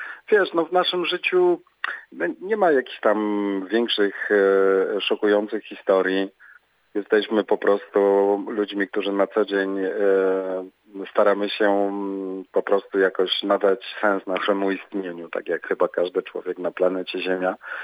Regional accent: Świętokrzyskie Voivodeship, Poland; no i my jesteśmy góralami świętokrzyskimi

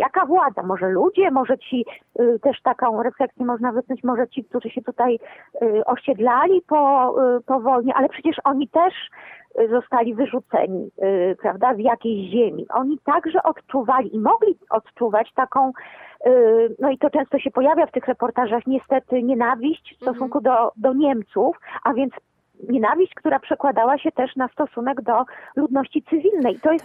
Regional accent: Olsztyn, Warmian-Masurian Voivodeship, Poland; born there; ja się chętnie nazywam, na przykład Warmiaczką, tak? Bo urodziłam się właśnie w Olsztynie, czyli na Warmii.

